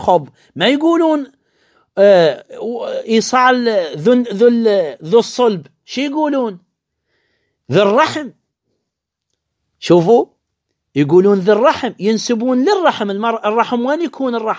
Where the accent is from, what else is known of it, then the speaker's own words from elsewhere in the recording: Iraq; عندنا بالعراق